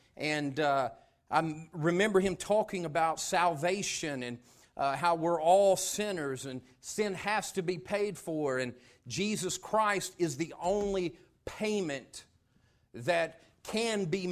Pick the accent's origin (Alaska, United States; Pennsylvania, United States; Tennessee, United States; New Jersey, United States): Tennessee, United States; Knoxville; And as I told you, I grew up in East Tennessee, Knoxville, Oak Ridge area.